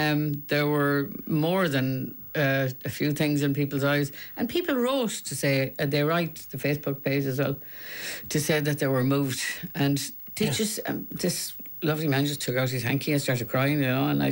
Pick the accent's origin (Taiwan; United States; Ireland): Ireland; Galway, Connacht; So Michael Brown was the bishop when we were growing up in Galway.